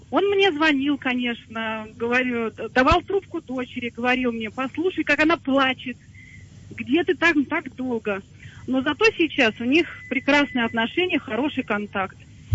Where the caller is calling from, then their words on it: Moscow, Russia; мне 36 лет, я из Москвы.